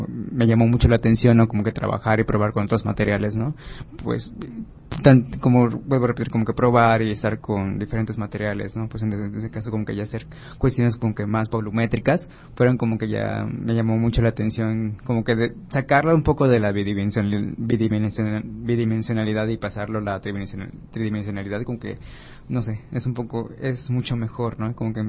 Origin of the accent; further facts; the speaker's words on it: Campeche, Mexico; now in Mérida, Mexico; como yo no soy, digamos, de aquí de Mérida, sino soy de Campeche